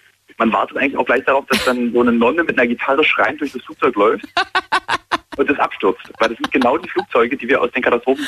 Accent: Berlin, Germany; als Berliner sagt man ja nicht Freund zu allen, Bekannter heißt es.

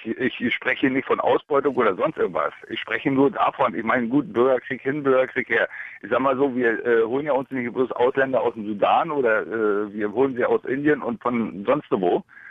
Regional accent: Germany; Weil ich sage mal, wenn ich als Deutscher, als Flüchtling in irgendein anderes Land komme, da habe ich null Chance, da irgendwelche Ansprüche zu stellen.

